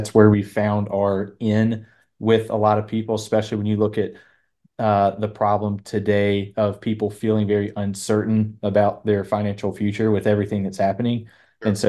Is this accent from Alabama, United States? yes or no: yes; Birmingham, Alabama, United States; Yeah, so I'm from Birmingham, Alabama. It's where I currently live.